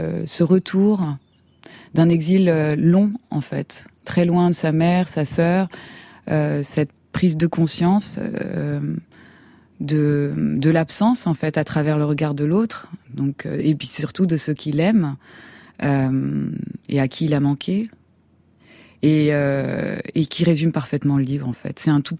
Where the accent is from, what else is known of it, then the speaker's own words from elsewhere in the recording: Rwanda; born there; je me sens comme une grande voyageuse. Je suis née au Rwanda, une partie de moi est encore là-bas. Il suffit de fermer les yeux, j'y suis, en fait. Et j'y retourne très souvent, 2-3 fois par an, quand même. Pour une exilée, c'est quand même incroyable.